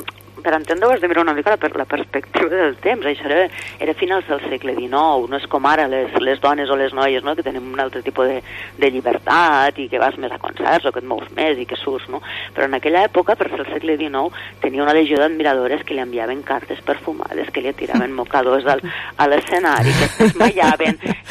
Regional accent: Catalonia, Spain; Soc lleidatana d'adopció, més concretament del Baix Segre, que jo defenso sempre la terra. Evidentment la meva família és navarresa i és aragonesa, i jo vaig arribar aquí de petita.

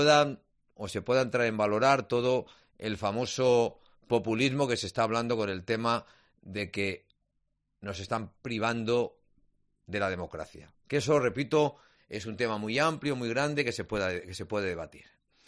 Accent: China; Claro, yo soy chino y comulgo con la ideología de mi país

